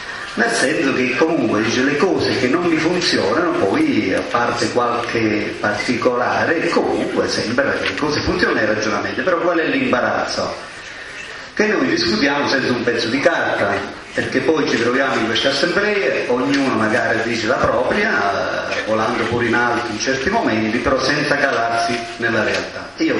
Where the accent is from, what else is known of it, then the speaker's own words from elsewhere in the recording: Abruzzo, Italy; io sono contento di questo come abruzzese